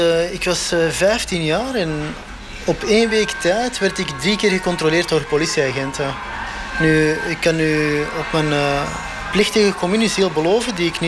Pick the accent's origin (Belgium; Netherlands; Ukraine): Belgium; Verdomme, we zijn hier al 50 jaar. Ik ben toch gewoon een Belg. Ik ben hier geboren en getogen.